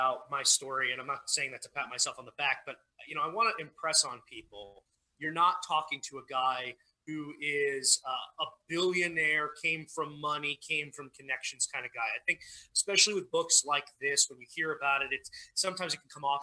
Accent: Staten Island, New York, United States; I came from Staten Island, New York.

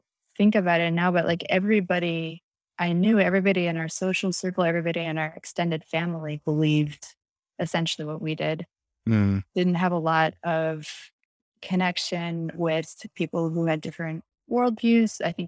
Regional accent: Midwest, United States; also born or lived in Michigan / Wisconsin / Illinois; I grew up mostly in the Midwest. My family moved around a lot. We were in Michigan, Wisconsin, Illinois.

